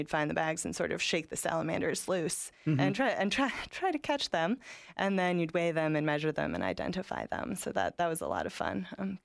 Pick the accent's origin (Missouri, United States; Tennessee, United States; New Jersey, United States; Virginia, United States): Tennessee, United States; Gatlinburg; Sure. So I had a really deep connection to the park. My grandfather was a naturalist, one of the first park naturalists in the 40s, 50s, 60s.